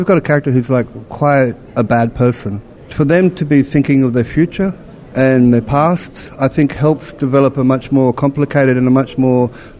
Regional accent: Alice Springs, Northern Territory, Australia; You know, I grew up in Alice Springs in the desert. You know what I mean?

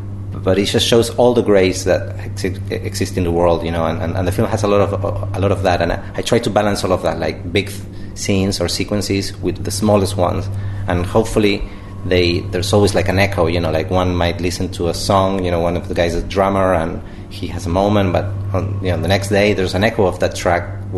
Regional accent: Argentina; Well, you know, I'm from Argentina

